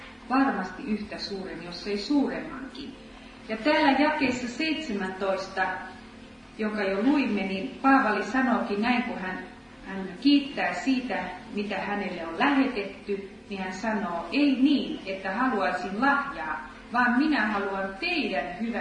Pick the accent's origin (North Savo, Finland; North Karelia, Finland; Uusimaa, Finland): Uusimaa, Finland; Helsinki; Ja kun tulen sitten rakkaan kotikaupunkini kadulle, Hakaniemen torille, niin tiedätte mitä näin.